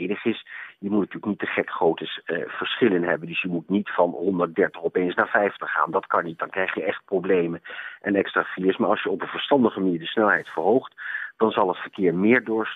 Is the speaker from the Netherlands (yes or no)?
yes; Netherlands; allereerst vind ik als Nederlander dat ik niet over België ga.